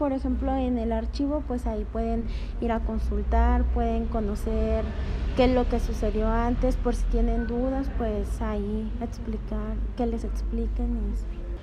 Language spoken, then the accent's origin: Spanish; Irapuato, Guanajuato, Mexico; Pues me siento muy orgullosa porque pues soy de Irapuato.